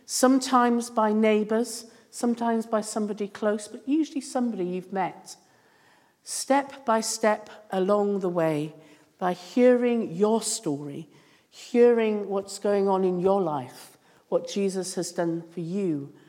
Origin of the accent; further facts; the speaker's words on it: Wales, United Kingdom; I'm Welsh.